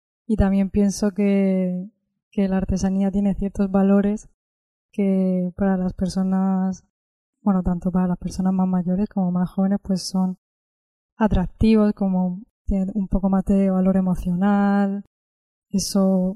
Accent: Murcia, Region of Murcia, Spain; yo soy de Murcia

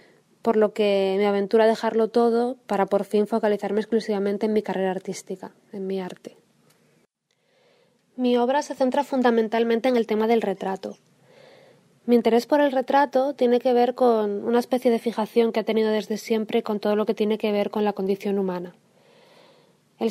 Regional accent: Asturias, Spain; now in Barcelona, Spain; soy artista. Soy natural de Asturias, pero vivo y trabajo en Barcelona desde hace 16 años.

